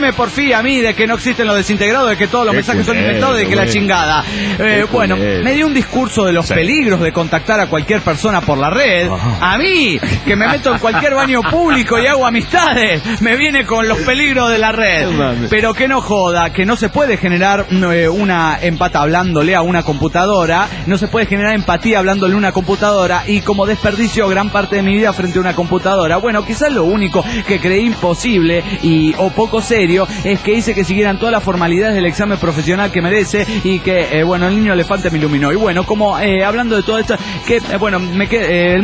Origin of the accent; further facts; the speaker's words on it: Mexico City, Mexico; del DF mexicano.